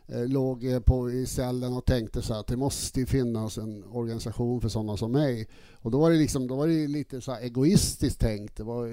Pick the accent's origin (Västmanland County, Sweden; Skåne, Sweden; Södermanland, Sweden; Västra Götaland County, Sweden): Skåne, Sweden; now in Stockholm, Sweden; Och sen så var jag liksom tjock och fet och jag var skåning. Mm. Kom till Stockholm liksom och blev retad och så.